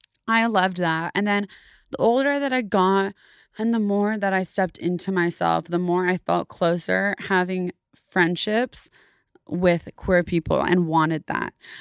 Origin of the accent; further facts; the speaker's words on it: Davis, California, United States; also born or lived in San Francisco; Grew up in Davis, California.